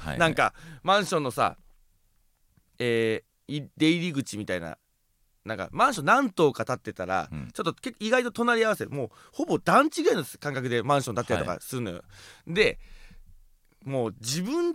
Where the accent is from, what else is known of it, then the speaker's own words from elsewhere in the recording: Oshamambe, Hokkaido, Japan; 俺の地元おしゃまんべ町にもなぜか